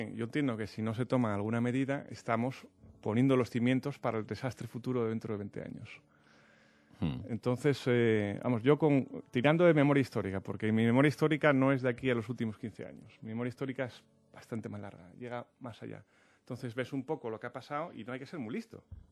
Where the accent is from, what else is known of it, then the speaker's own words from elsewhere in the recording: Oviedo, Asturias, Spain; now in Madrid, Spain; yo vivo en Madrid, soy de Oviedo